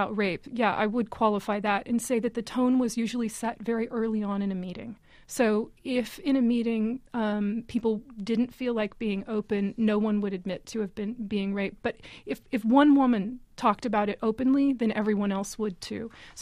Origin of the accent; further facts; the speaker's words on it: United States; However, I think it would be really dangerous to assume somehow because I'm American that I'm immune.